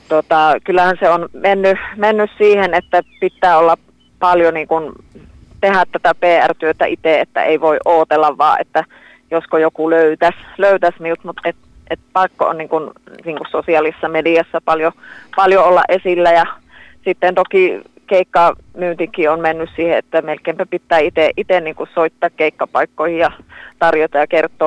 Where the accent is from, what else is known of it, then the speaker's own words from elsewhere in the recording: North Karelia, Finland; en rupea niin kuin omaa murettani esimerkiksi jättämään pois. Et siinä on yksi valtti, että siitä ainakin ihmiset tietää, että on Pohjois-Karjalasta kotosi.